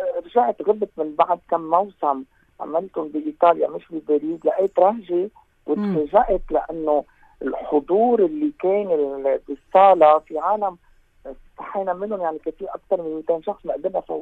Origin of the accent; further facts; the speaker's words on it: Lebanon; انا لبناني وبفتخر، وانا ما بنكر اصلي